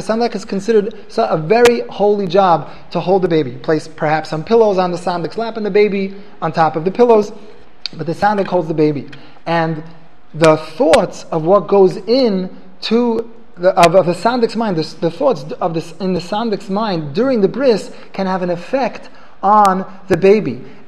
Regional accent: Kew Gardens, New York, United States; I grew up in Kew Gardens, my parents still live in Kew Gardens

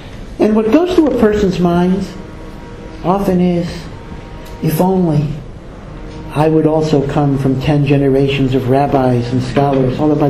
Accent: North Dakota, United States; But what can I do? I'm from North Dakota.

